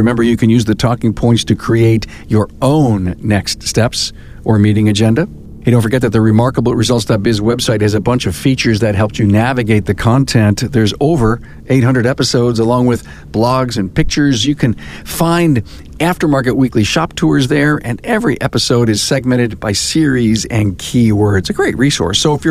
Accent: Buffalo, New York, United States; You know, I'm from Buffalo, and that's Corey's hometown, too.

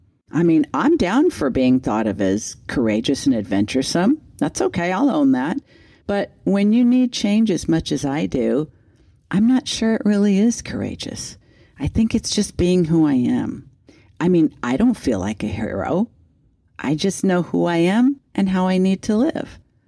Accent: Los Angeles, California, United States; After all, I was born in Los Angeles, and even though I have lived in a number of different areas, LA had always been home.

